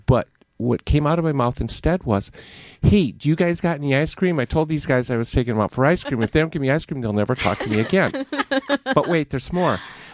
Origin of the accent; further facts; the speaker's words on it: Detroit, Michigan, United States; I grew up in Detroit. I'm a city kid.